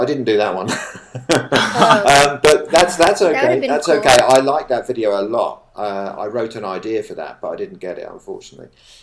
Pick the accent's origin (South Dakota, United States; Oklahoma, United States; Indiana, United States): Oklahoma, United States; Oh, really? Oh, dear. I'm actually from Oklahoma. I'm putting it on.